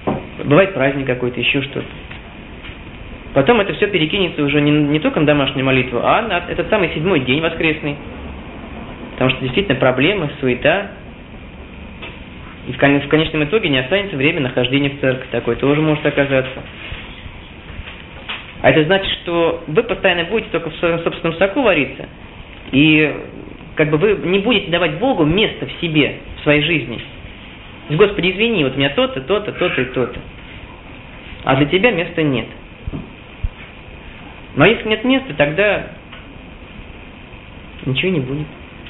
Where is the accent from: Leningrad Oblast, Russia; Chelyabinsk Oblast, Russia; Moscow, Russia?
Moscow, Russia; moved away as an adult; Опять же, я оставил родину. Я сам из Москвы.